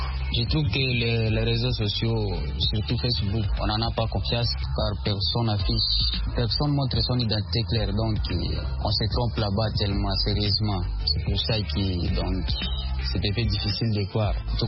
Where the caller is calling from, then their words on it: DR Congo; Je suis de la RDC, j'habite Congo, République démocratique du Congo.